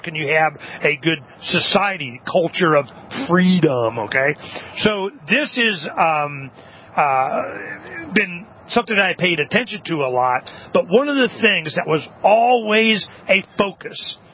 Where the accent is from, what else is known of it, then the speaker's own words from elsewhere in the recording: Florida, United States; born there; U.S. citizen, I was born in Florida.